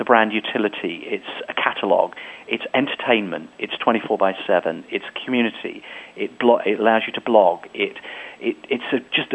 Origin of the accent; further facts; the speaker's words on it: South Africa; born there; also born or lived in Uganda; Well, I was born in South Africa.